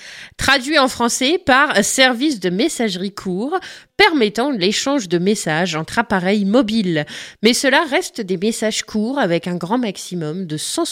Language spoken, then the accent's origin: French; Hauts-de-France, France; un petit clin d'œil à chez moi, à la Picardie.